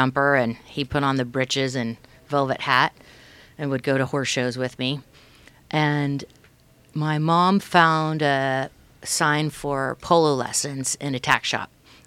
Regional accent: Newport Beach, California, United States; No, in Newport Beach. I'm actually from Newport Beach, fourth generation Californian.

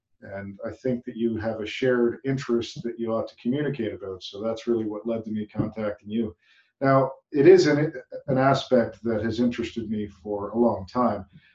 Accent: Canada; Of course, being a Canadian professor

